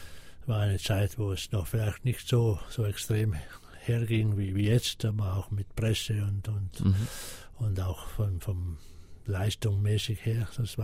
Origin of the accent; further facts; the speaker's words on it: Trentino-Alto Adige, Italy; Wenn ich meine Heimat denke, dann ist es sicher eines der schönsten Gegenden, die es überhaupt auf der Welt gibt.